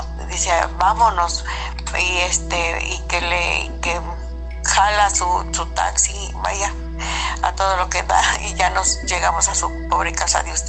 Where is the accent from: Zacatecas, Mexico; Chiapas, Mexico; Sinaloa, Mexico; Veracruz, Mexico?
Veracruz, Mexico; Ciudad Mendoza; estamos en el estado de Veracruz, en Ciudad Mendoza, Veracruz, México.